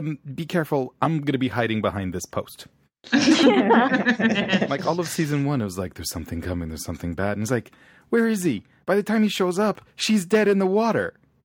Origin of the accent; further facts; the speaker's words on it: Quebec, Canada; I'm from Quebec.